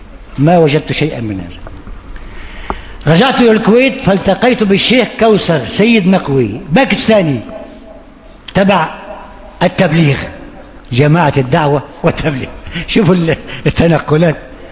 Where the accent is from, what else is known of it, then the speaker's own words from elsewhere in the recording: Egypt; قلت نعم أنا مصري.